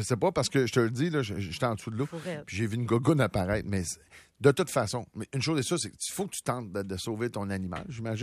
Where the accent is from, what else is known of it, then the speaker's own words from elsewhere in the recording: Lac-Drolet, Quebec, Canada; il y a des caves par chez nous à Lac Drolet, des plus vieux, tu sais, on était jeunes, hein, peut-être 10, 12 ans, là.